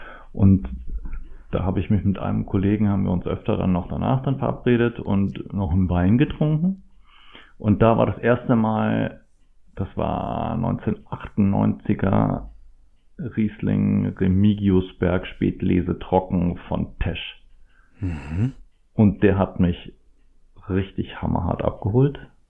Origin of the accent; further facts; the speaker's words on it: Rhineland-Palatinate, Germany; born there; also ich bin ja auch in der Pfalz geboren.